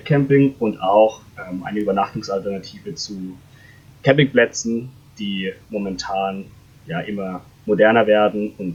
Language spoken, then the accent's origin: German; Baden-Württemberg, Germany; now in Konstanz, Germany; Deshalb sind wir auch beide an Bodensee gezogen. Ich komme eben aus dem Schwarzwald. Ich habe es dann noch näher an die Alpen gezogen.